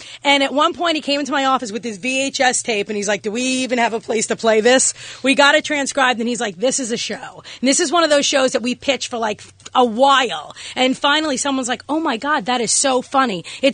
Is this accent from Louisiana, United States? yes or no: no; New York, United States; I did an interview yesterday for my local hometown paper where I was raised in New York